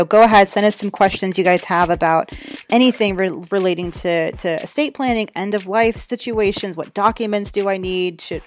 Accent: Georgia, United States; now in New York, United States; So I'm from Georgia. You guys know this. Georgia girl. I still like living in New York.

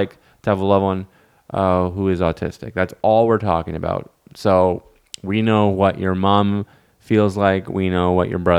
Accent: Canada; I'm from Canada.

